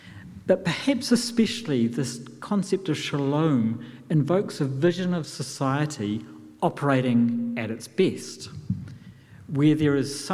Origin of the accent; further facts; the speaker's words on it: New Zealand; not just because I'm a New Zealander